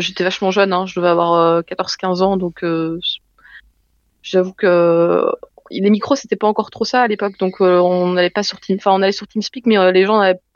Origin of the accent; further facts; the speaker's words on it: Brussels, Belgium; J'ai 27 ans et je suis de Bruxelles.